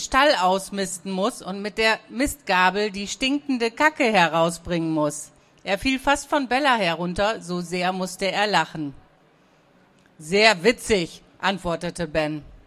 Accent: North Rhine-Westphalia, Germany; ich komme aus dem Münsterland.

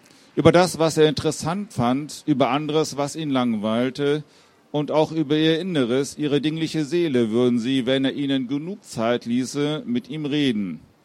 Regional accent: Schleswig-Holstein, Germany; Ich komme aus der Nähe von Heide, auch an der Westküste Schleswig-Holsteins.

